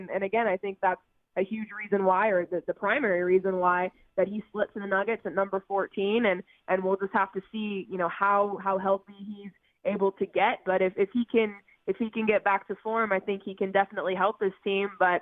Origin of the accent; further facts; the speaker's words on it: Phoenix, Arizona, United States; now in Denver, United States; But yeah, born and raised in Phoenix, graduated from Arizona State, and then have worked in Beaumont, Texas, and then Oklahoma City